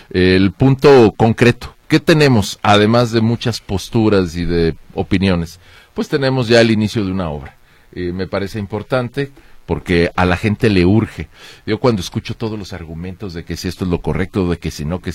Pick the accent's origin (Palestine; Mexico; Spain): Mexico; Y bueno, pues como mexicanos pues siempre nos va a gustar que mexicanos sean exitosos